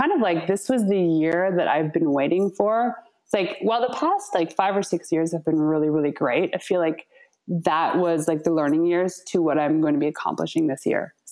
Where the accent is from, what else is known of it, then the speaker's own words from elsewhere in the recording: Ontario, Canada; And I'm from Ontario, and we're actually going to be moving back.